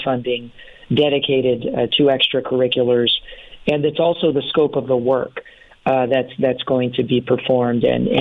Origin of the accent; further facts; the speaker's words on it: Phoenix, Arizona, United States; That's my hometown team, and I'm a diehard Suns fan since 5 years old. Remember going to the old Purple Palace on McDowell there at 19th Avenue and McDowell to watch the Suns with my dad.